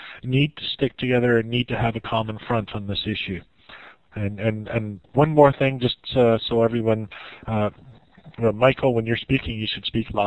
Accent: Canada; I am still Canadian, and I'll probably cheer for our side

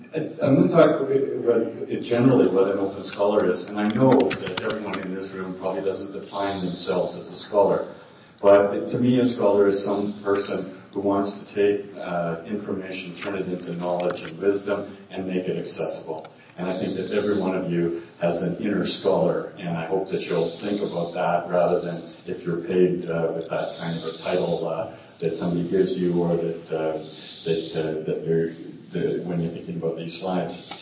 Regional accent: Calgary, Alberta, Canada; I grew up in Calgary and used to say an expert is someone who's more than 50 miles away from home.

